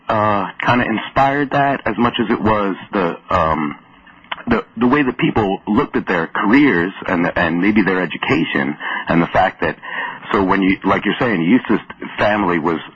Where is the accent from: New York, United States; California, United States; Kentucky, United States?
New York, United States; moved away as an adult; also born or lived in New Jersey; now in Arizona, United States; And the fact that I'm from New York and New Jersey, but that the program that I wanted to attend and that I got accepted to was in Arizona, then I made that move